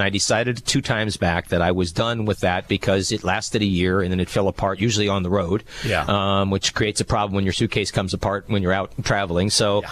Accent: Sacramento, California, United States; even though I am from Sacramento and purple is our color here.

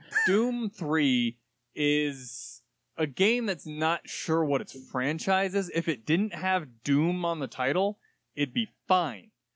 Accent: United States; I'm American, and I play Battletech.

